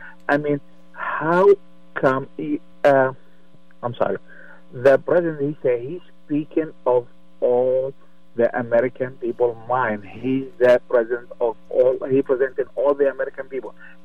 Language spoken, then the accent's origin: English; Yemen; English is a second language; because I'm in TBS from Yemen. We cannot go back to Yemen because the war is going on over there.